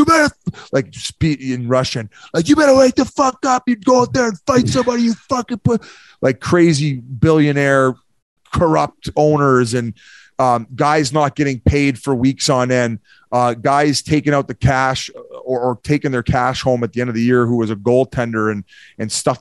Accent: Victoria, British Columbia, Canada; I'm just a Canadian kid at heart. You know, I just want to go back to Victoria in the summers and golf a little bit and hang out with my buddies

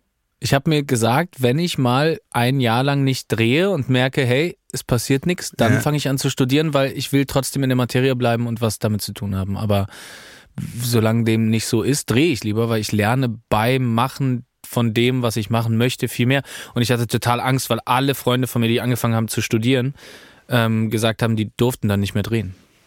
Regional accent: Berlin, Germany; Ich komme aus Berlin. Ich bin gebürtiger Berliner.

